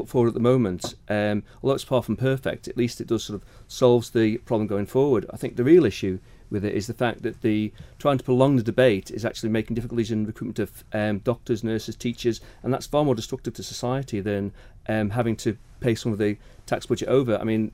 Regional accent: Kirkmichael, Isle of Man; now in Douglas, Isle of Man; I was born and raised in Kirkmichael, but I've been living in Douglas for the past 25 years.

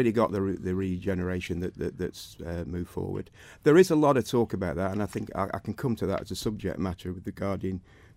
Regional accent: Isle of Man; I brought my young girl back up here, you know, and with the reason that I grew up on the Isle of Man, and I want to contribute.

